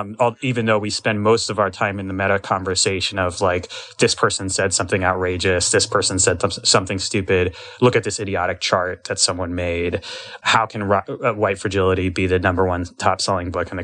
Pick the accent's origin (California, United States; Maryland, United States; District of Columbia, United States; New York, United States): District of Columbia, United States; Washington; growing up in Washington, D.C., back before woke was primarily a white pejorative for unnecessary egalitarianism